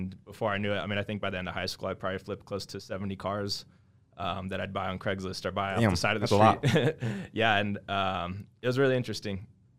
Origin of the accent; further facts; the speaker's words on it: Albuquerque, New Mexico, United States; So I grew up here in Albuquerque, New Mexico. Went to La Cueva High School. My parents were both entrepreneurs, so they owned their businesses.